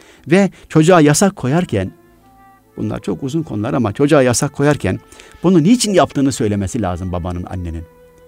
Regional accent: Yozgat, Turkey; 20 kilometre bizim köy Yozgat'a.

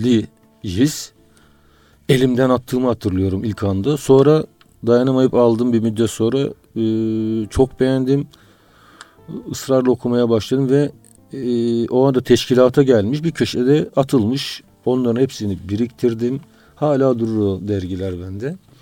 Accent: Sinekçi, Çanakkale, Turkey; Çanakkale'liyim. Çanakkale'nin Biga ilçesinin Sinekçi köyünden.

